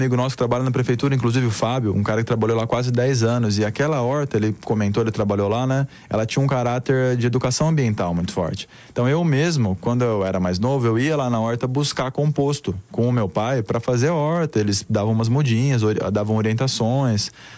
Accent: São Carlos, São Paulo, Brazil; Porque eu sou daqui de São Carlos, eu fico...

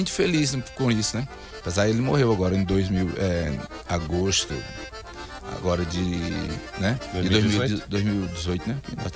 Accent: Simão Dias, Sergipe, Brazil; Sergipe. Sou de Simão Dias, uma cidade divisa da Bahia, né? Divisa de Paripiranga.

